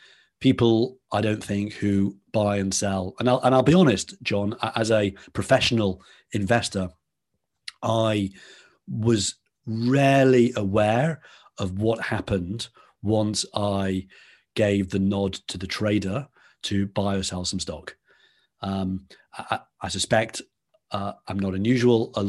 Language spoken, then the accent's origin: English; Liverpool, North West England, United Kingdom; So listeners may or may not pick up on my accent. I'm from Liverpool, which is a town in the city in the northwest of England. I grew up on the same street that … did and spent obviously my formative years there.